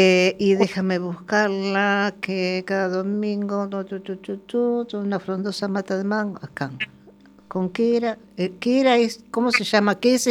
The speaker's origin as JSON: {"language": "Spanish", "country": "Uruguay", "moved": "yes", "lives_now": "A Coruña, Spain", "said": "ni como uruguaya, ni como mujer migrante aquí en La Coruña"}